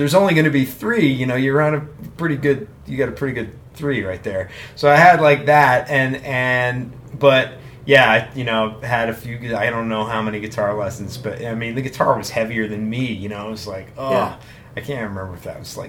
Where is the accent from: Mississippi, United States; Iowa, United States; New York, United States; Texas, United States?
New York, United States; New York City; Yeah, Upper West Side, 110th and Riverside.